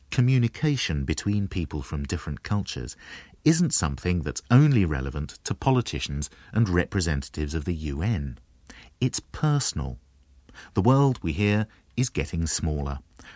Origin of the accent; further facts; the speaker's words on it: England, United Kingdom; also born or lived in Australia; I'm white, a Westerner. I was born in Australia and I went to school in England. The culture I grew up in was basically English.